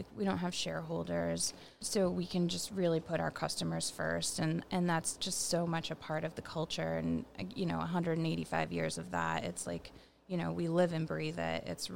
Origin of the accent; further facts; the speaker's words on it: Harvard, Massachusetts, United States; I bought my house in Bolton, and I live a mile from my parents where I grew up in Harvard.